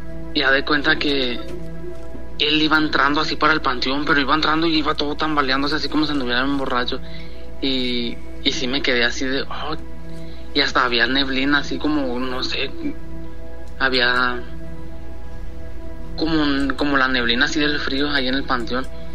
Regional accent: Torreón, Coahuila, Mexico; Buenas noches, soy de Torreón, Coahuila.

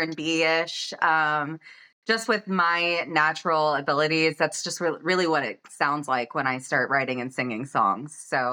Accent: Georgia, United States; now in Virginia, United States; My mom's side is from California. My dad's side's from Oklahoma. I grew up in Georgia, military family. And then we recently moved up to North Virginia to start new.

